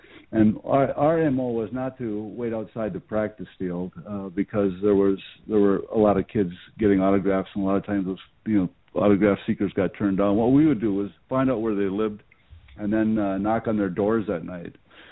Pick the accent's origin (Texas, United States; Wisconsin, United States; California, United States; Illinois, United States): Wisconsin, United States; Green Bay; So that's how we got to Green Bay. And the book essentially is all about growing up in Vince Lombardi's Green Bay.